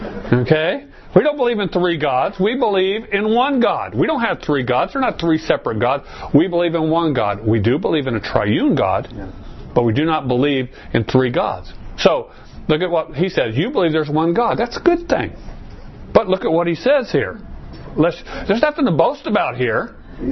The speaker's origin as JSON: {"language": "English", "region": "Arizona", "country": "United States", "said": "I'm from Arizona. I don't even know what snow is."}